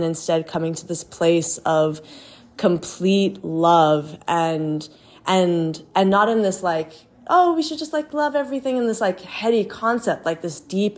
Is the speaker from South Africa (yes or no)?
yes; South Africa; I am from South Africa. I live in South Africa.